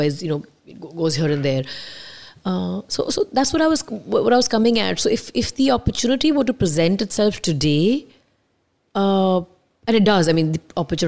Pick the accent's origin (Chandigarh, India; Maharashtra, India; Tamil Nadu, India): Chandigarh, India; if you're looking for a candidate, I'm from Chandigarh, I'd be happy to throw my hat in the ring.